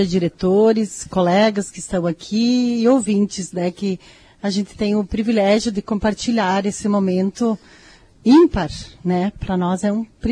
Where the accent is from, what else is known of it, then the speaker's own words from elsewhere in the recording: Gentil, Rio Grande do Sul, Brazil; Eu vim de Gentil, né? O meu pai foi, ele iniciou aqui, ele veio em 77.